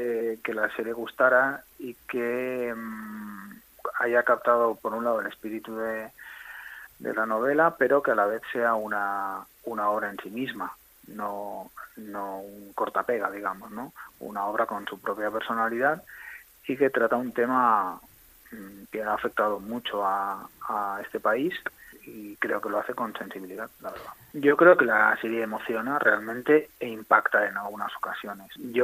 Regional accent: Basque Country, Spain; porque soy vasco

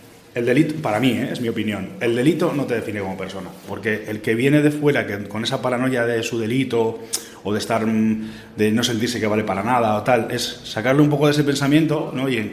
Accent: Basque Country, Spain; Yo volveré a mi pueblo, tranquilamente, que tengo ahí, estoy haciendo una casita en un pueblo aquí de Álava.

